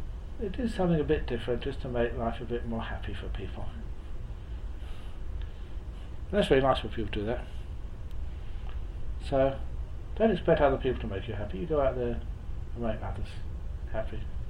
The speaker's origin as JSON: {"language": "English", "country": "Australia", "said": "because she knew I was from Australia, and what the hell are you doing here?"}